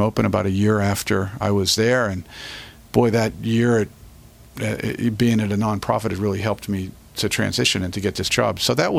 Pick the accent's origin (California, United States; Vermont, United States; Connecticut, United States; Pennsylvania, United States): Pennsylvania, United States; Johnstown; also born or lived in Pittsburgh / Louisville / Indianapolis; Well, actually, I was born in Pittsburgh and grew up in different places, in Louisville and in Indianapolis. But my parents are both Johnstowners, and they grew up here. And when I was in middle school, we moved back home.